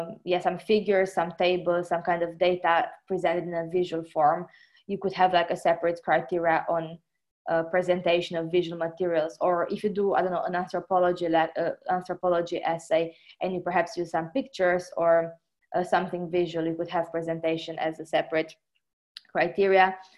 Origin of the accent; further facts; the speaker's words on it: Romania; first language Romanian; English is a second language; I read a lot of journals in Romanian, for example, my first language.